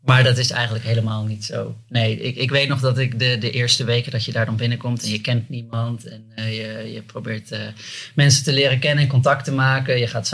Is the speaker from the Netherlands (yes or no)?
yes; Arnhem, Gelderland, Netherlands; Ik kom uit Arnhem, waar ik nu ook werk.